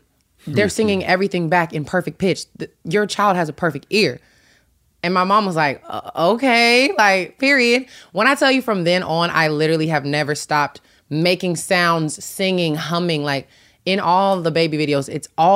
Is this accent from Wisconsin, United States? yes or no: no; Tennessee, United States; Mm-hmm. I'm from Tennessee.